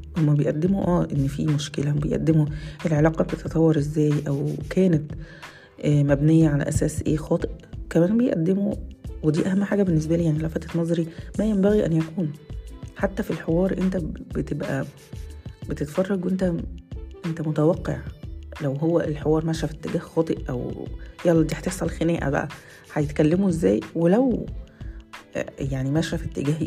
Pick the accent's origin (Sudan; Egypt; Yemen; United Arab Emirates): Egypt; قد ايه هم ربطوا الثقافة الكورية بينا احنا كمصريين